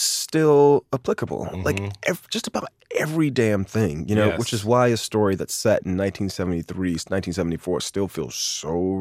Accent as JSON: {"language": "English", "town": "Miami", "region": "Florida", "country": "United States", "tie": "born or raised there", "said": "But I remember growing up in Miami, and there were all these stories about these black boys, age 10, age 12, age 13, being tried as adults."}